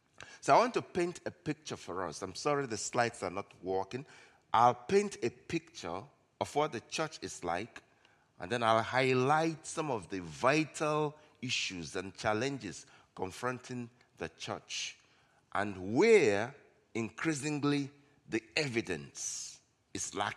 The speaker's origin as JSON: {"language": "English", "country": "Nigeria", "also_born_or_lived": "Zimbabwe", "said": "I'm originally from Nigeria, spent many years there doing ministry, then about 9.5 years in Zimbabwe"}